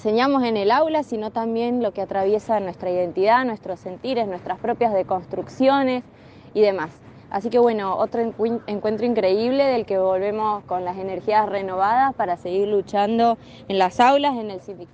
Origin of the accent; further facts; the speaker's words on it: San Antonio Este, Río Negro, Argentina; soy de San Antonio Este. Soy profesora en letras y actualmente trabajo en el Instituto de Formación Docente Continua de San Antonio.